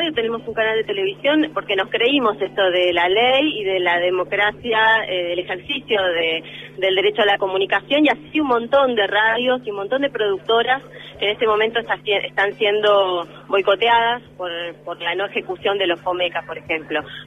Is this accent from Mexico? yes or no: no; Viedma, Río Negro, Argentina; Sí, yo soy de Viedma, de Río Negro.